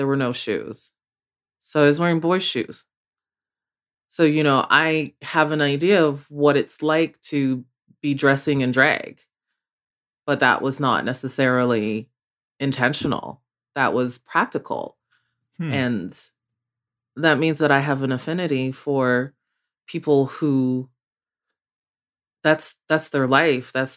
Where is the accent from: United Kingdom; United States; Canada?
Canada; Calgary, Alberta; You know, if you ask me where are you from and I say Calgary, why aren't you accepting that answer? First of all, I said Calgary.